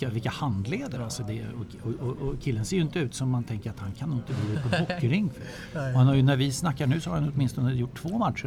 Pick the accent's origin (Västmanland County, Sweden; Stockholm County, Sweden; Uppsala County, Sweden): Stockholm County, Sweden; Solna; När jag bodde i Solna sa jag alltid att jag är född i Solna, uppvuxen i Solna och bor kvar i Solna.